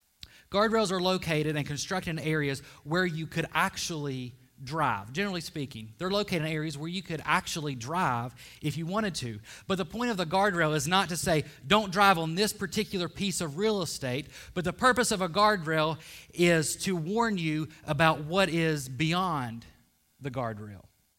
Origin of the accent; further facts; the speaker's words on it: West Virginia, United States; I grew up in West Virginia in the mountains.